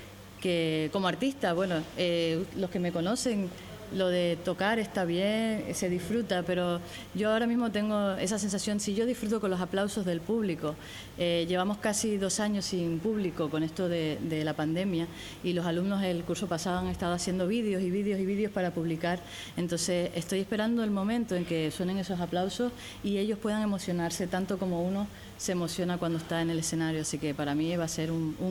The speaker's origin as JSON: {"language": "Spanish", "town": "La Orotava", "region": "Canary Islands", "country": "Spain", "said": "y más yo soy de La Orotava y estoy muy cerquita"}